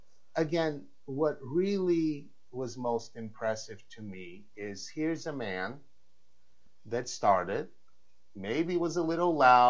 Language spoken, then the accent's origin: English; Louisville, Kentucky, United States; And I grew up in Louisville, so for me, I feel like it's home.